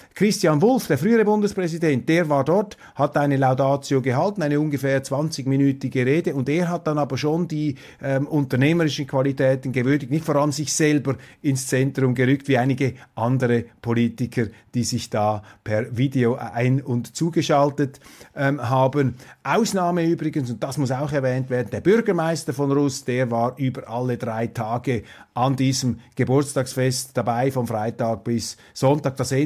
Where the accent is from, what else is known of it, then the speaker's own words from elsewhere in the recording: Switzerland; Als Schweizer muss ich mich da immer etwas zurückhalten